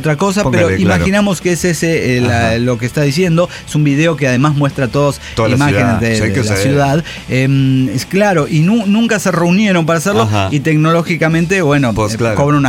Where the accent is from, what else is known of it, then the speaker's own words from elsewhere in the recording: Pasto, Nariño, Colombia; now in Bogotá, Colombia; La voy llevando porque soy chica de Pasto, ¿no?